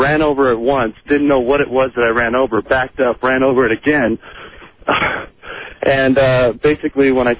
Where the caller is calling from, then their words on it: Las Vegas, Nevada, United States; Las Vegas.